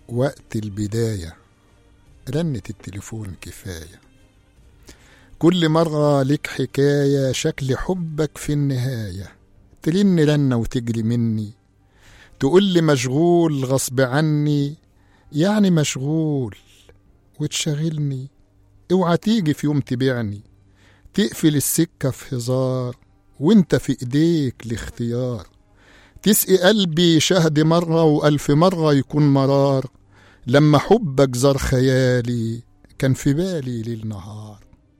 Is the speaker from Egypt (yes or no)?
yes; Egypt; لأن بحوالي 500 جنيه عندنا في مصر هنا يعني